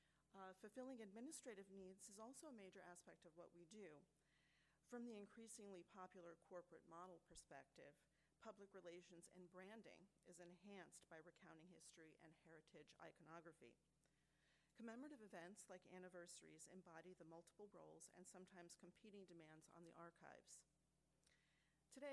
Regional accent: Iowa City, Iowa, United States; I hope everybody's been enjoying Iowa City. It happens to be my hometown.

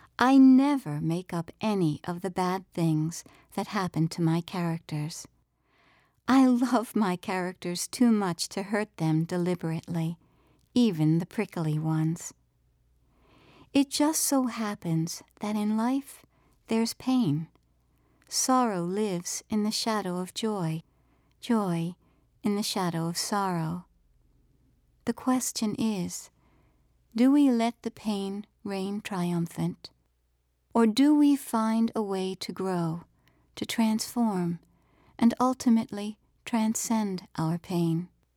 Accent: Baltimore, Maryland, United States; born there; I was born in 1952 in Baltimore, Maryland. What did I know from dust? I knew alley dust. I knew gutter dust.

